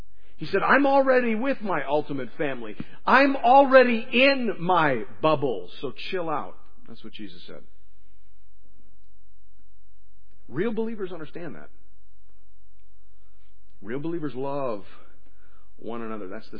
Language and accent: English; Canada; Because I'm Canadian, and we don't do that.